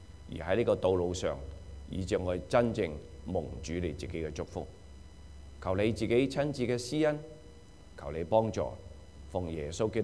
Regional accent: China; 我哋中國人係咪以前嘅婚姻比現在嘅婚姻更好咧？

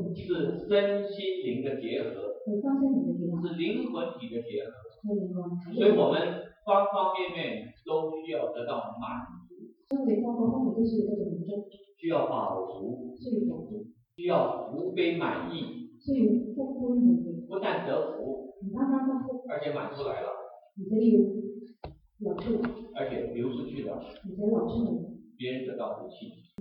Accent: China; 我自己引以为荣，我是中国人。

